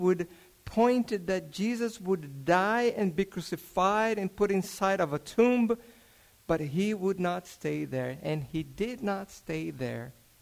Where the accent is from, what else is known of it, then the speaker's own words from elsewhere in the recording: Brazil; English is a second language; moved away as an adult; When I came from Brazil and I start working here, I start working in construction.